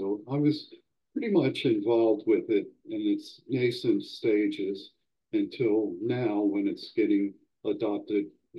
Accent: Baltimore, Maryland, United States; You know, when I grew up in Baltimore, there were the Baltimore Bullets were still there

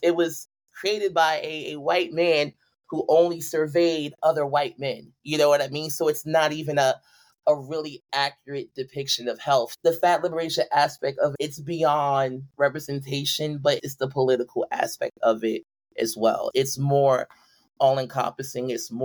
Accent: Brooklyn, New York, United States; but also growing up in Brooklyn, it's a different thing because it kind of hardens you a bit.

